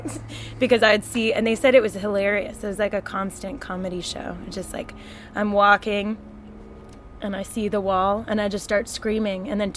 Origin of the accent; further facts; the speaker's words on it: Australia; Well, I'm an Australian... pretending to be Canadian, pretending to be Australian.